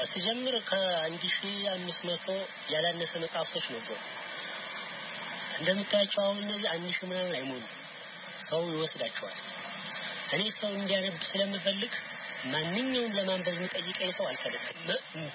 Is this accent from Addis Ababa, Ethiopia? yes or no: no; Bahir Dar, Amhara, Ethiopia; ተወልጄ ያደኩት እዚህ ባህር ዳር ከተማ ውስጥ ነው።